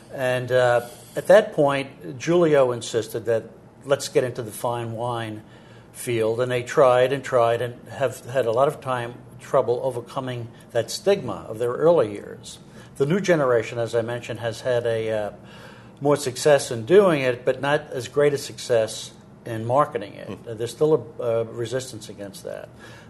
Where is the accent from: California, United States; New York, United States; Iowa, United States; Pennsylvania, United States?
New York, United States; New York City; I grew up in the Bronx in a working-class neighborhood. My father was a cab driver. My mother's father owned a bar and a restaurant.